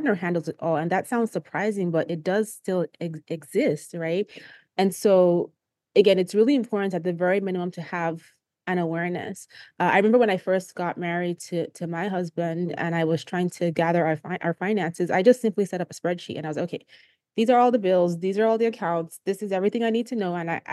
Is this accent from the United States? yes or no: no; Nigeria; I'm from Nigeria